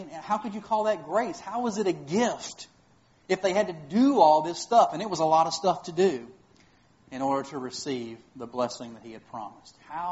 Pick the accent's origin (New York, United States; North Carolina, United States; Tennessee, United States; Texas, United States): Texas, United States; I'm from East Texas. We say ain't.